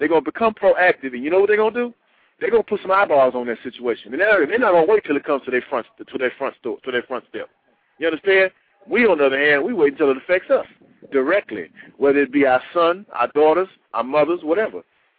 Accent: Texas, United States; Now, I've heard the man say that because I'm from Texas and I pay attention to my Texas senators.

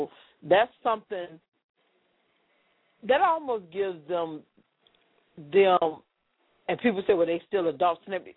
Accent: Chicago, Illinois, United States; you know I'm from Chicago, and I was just getting ready to tell you that.

